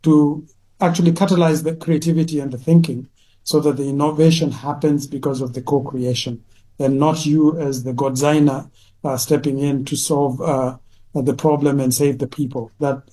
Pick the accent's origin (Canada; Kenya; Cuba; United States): Kenya; as you mentioned, I'm from Kenya. We have serious flooding in many parts of our country right now as we speak.